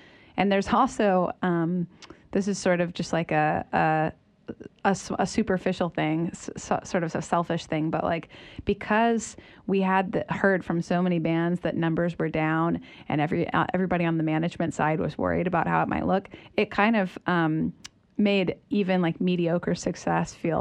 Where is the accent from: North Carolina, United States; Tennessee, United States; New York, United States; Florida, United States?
North Carolina, United States; me and Joseph, like all of us in the band, we're from North Carolina and we're like, we're bona fide Southern, but we're not like, you know, back porch pickers growing up.